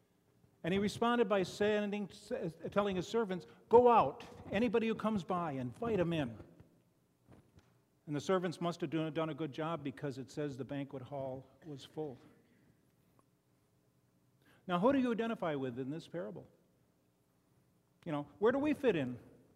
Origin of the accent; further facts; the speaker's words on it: Chicago, Illinois, United States; I come from Chicago, and we share a resident, because Chicago is the home of Al Capone